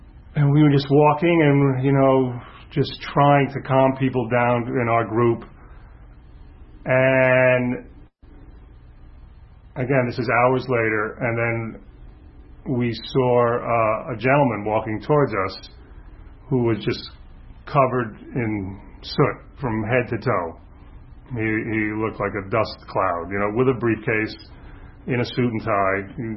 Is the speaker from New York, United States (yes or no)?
yes; New York City, New York, United States; There's a family that I grew up with, the Hoffmans, and I grew up in Forest Hills, Queens, and they had 12 kids in their family.